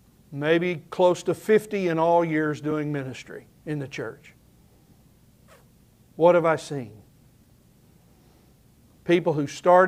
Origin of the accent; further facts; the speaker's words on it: Oklahoma City, Oklahoma, United States; I'm thankful for those who took care and helped me along in the little Baptist church I grew up in Oklahoma City.